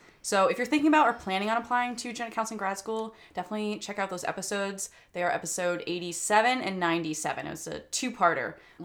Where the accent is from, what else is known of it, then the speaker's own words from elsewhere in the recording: Connecticut, United States; I'm from Connecticut, and I got a degree in cytogenetics.